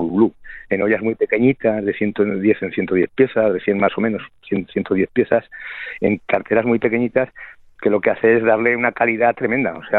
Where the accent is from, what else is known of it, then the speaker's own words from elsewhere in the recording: Santa Bárbara del Campo, Aragon, Spain; now in Zaragoza, Spain; nosotros somos de Santa Bárbara del Campo, un pueblecito de la provincia de Teruel